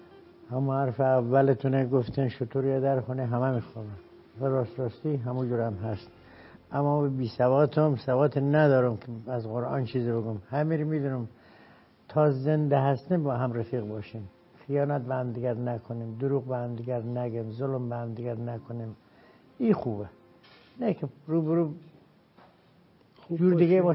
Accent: Sarakhs, Razavi Khorasan, Iran; also born or lived in Mashhad; در اصل بچه فردوسی مشهد بزرگ شده سرخس

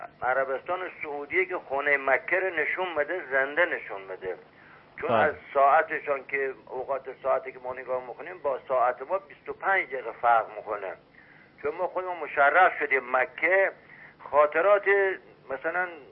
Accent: Sabzevar, Razavi Khorasan, Iran; ما شیعه، ما بچه سبزواریم، سبزوار اهل سنت ندار، ولی در استان گلستان زندگی میکنیم.

